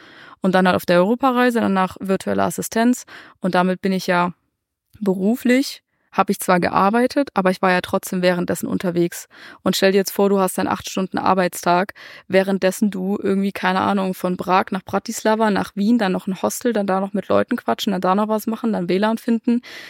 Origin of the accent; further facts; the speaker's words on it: Saxony, Germany; in der Sächsischen Schweiz, in meiner Heimat